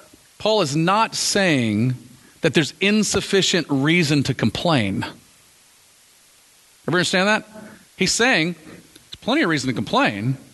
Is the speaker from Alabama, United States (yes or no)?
no; Texas, United States; I'm a Texan, I pump my own gas, it's what we